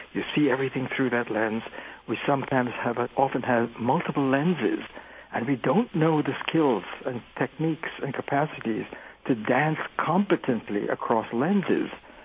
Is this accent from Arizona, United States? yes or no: no; New York City, New York, United States; also born or lived in Trinidad / Jamaica; my family originated in India. I was born in Trinidad in the West Indies and grew up 5 years there, in the Jamaica, then New York City. So I grew up in New York City. And although we had a Hindu background, it was a cultural background. I was raised in a Christian setting.